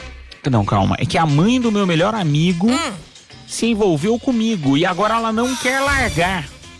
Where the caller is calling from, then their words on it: São Paulo, Brazil; Aqui quem fala é … não sei se eu posso falar, Zona Leste de São Paulo.